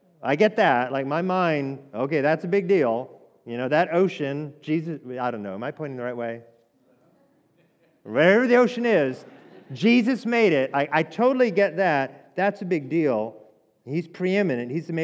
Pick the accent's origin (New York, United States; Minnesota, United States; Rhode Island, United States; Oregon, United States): Oregon, United States; also born or lived in Hawaii; now in Atlanta, United States; I can't tell you why I was born in Hawaii and then grew up in Oregon and then, you know, landed in Atlanta.